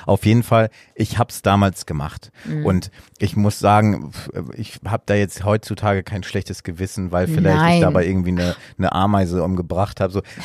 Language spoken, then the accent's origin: German; Oldenburg, Lower Saxony, Germany; wir kommen ja hier aus Oldenburg